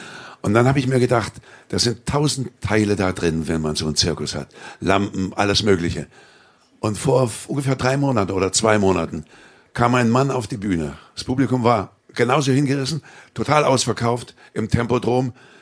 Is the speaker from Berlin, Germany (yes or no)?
yes; Berlin, Germany; Ich komme aus Berlin